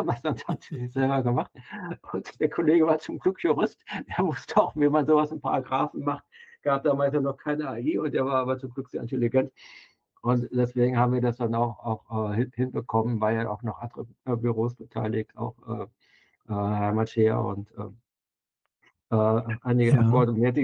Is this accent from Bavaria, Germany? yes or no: no; Saarland, Germany; aus dem Osten, der Pfalzkreis, kurz vor der Pfalz und genau genommen in der Nähe von Homburg.